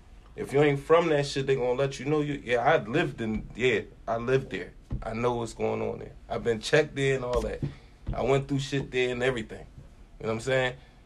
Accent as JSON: {"language": "English", "town": "Philadelphia", "region": "Pennsylvania", "country": "United States", "said": "I'm from Philly. I don't give a fuck how long I was living out here."}